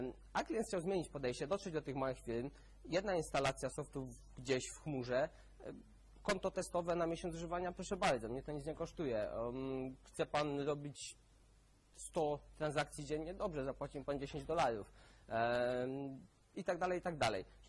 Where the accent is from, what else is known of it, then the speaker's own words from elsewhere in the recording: Gliwice, Silesian Voivodeship, Poland; Przyjechałem z Gliwic, z południa Polski